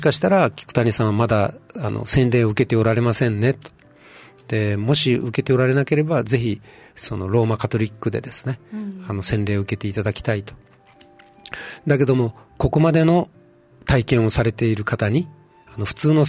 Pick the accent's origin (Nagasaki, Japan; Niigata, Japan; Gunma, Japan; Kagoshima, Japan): Nagasaki, Japan; Fukue; 長崎の五島で福江島だったんですね。